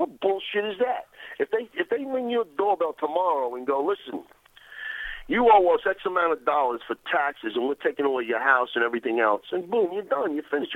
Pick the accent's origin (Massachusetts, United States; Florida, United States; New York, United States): New York, United States; So, and I say the same thing being in New York, if you don't like black people, you don't like me. That's what I fucking tell people, because we grew up in a melting pot, and everyone fits in.